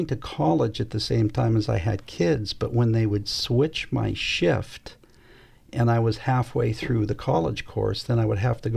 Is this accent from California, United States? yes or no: yes; West Covina, California, United States; I grew up there in West Covina, but I went to Covina High School.